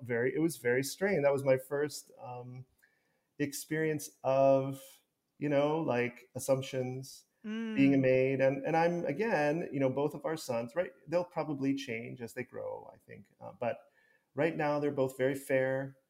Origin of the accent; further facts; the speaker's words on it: Ohio, United States; So I am, you know, I am just … from Ohio, wherever I go.